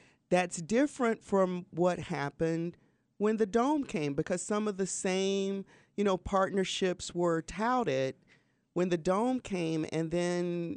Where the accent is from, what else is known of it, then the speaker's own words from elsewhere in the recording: Atlanta, Georgia, United States; I grew up in Atlanta. Atlanta is a transient city. People move in and move out.